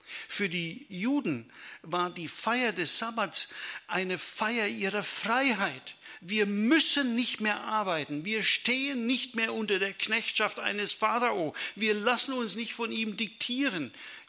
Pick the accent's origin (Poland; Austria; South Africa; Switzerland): South Africa; Cape Town, Western Cape; now in Reiskirchen, Germany; wo kommen Sie her? Aus Kapstadt. Oh, wie kommt man von Kapstadt nach Reiskirchen?